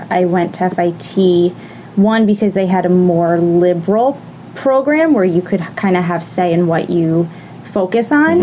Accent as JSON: {"language": "English", "region": "Pennsylvania", "country": "United States", "said": "I'm from Bucks County, Pennsylvania, which is about an hour and a half south of Manhattan. Mm-hmm. I grew up very suburban lifestyle, but coming to New York pretty often."}